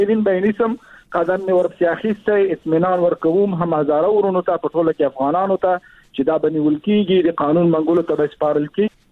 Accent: Afghanistan; زه شخصا د بامیان یم، بامیان کې مې تولد شوی ده، د هجوز کې مې ژوند کړی ده، کورنۍ مې هلته وه.

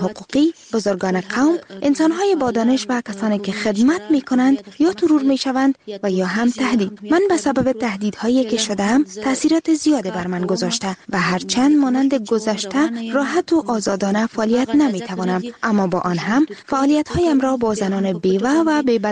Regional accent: Afghanistan; به هیچ صورت حاضر به ترک وطنم نیستم، زیرا افغانستان به ما ضرورت دارد.

